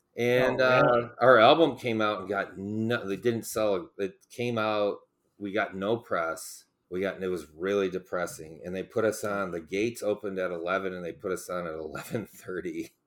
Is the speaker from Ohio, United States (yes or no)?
yes; Cleveland, Ohio, United States; We played so I'm from Cleveland. We played something called the Cuyahoga Music Festival.